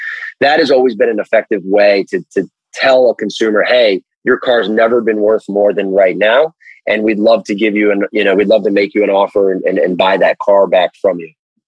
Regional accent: Fort Lauderdale, Florida, United States; Miami is my hometown, actually Fort Lauderdale.

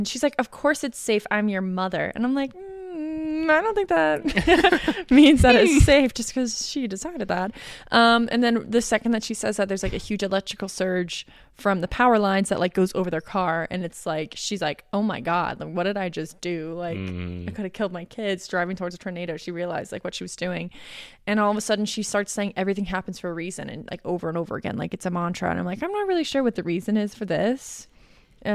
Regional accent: New Jersey, United States; accent: Jersey; Yeah, for my Jersey accent and white trash nature.

